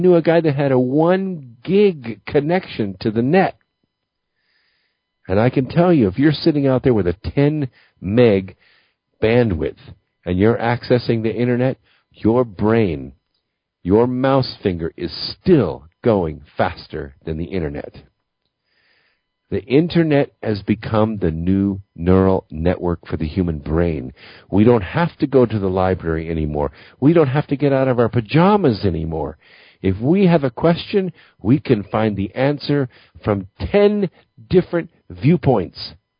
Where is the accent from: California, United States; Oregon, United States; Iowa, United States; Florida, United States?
California, United States; Pasadena; And I grew up in Los Angeles area. Actually, I grew up in Pasadena.